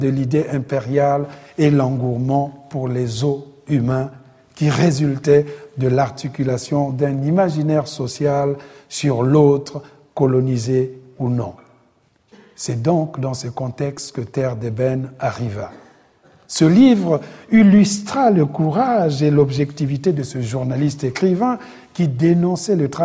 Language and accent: French; Republic of the Congo; Dans mon pays d'origine, le Congo-Brazzaville, le chemin de fer qui coûta la vie à mes ancêtres était en pleine construction